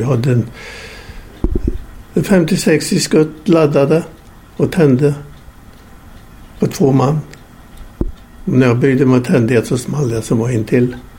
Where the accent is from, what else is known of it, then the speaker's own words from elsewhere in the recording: Örvalsbro, Västra Götaland County, Sweden; Sen bodde vi i Mariestad i mellan 40 och 41. Sen flyttade vi 13 kilometer norr om Mariestad till ett ställe som heter Örvalsbro. Hör till Harslörs församling. Och där gick jag i skola sen. I Örvalsbro.